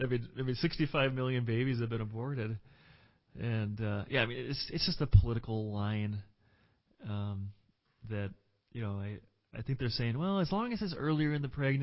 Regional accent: Minnesota, United States; In the great state of Minnesota, my home state, now it's sad because they've destroyed it.

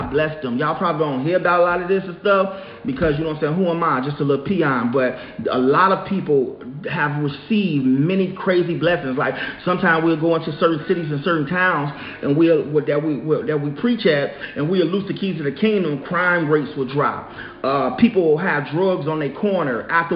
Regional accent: Chicago, Illinois, United States; now in Florida, United States; was trying to get this big old edifice out there in Chicago. That's my hometown. Y'all know we out here in Florida.

